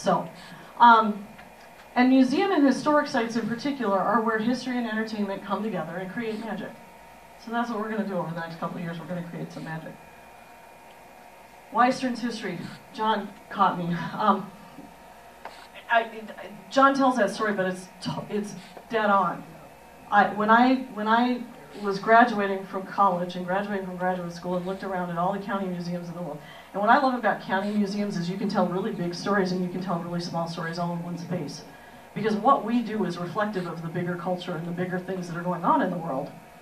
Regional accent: St. Paul, Minnesota, United States; I grew up in St. Paul. I'm a public school kid

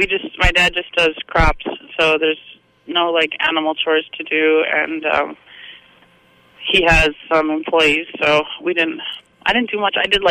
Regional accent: Barney, North Dakota, United States; I am from North Dakota.

